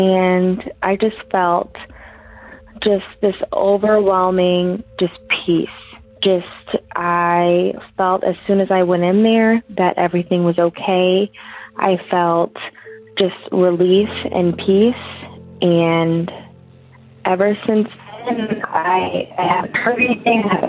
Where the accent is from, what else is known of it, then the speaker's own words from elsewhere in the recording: St. Louis, Missouri, United States; I am from St. Louis, Missouri